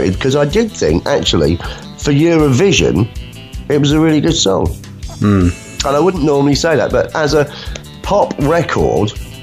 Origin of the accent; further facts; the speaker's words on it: United Kingdom; As most British people are, we watch it with our tongue firmly in our cheek.